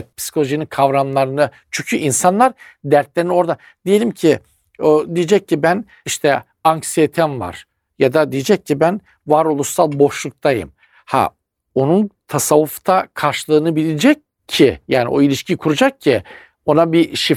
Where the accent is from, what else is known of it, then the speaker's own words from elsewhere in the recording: Black Sea Region, Turkey; Eskiden insanlar bizim Karadeniz'de işte üzüldüm, darlandım, kırıldım, kızdım. Darlandım kelimesini de çok sever bizimkiler.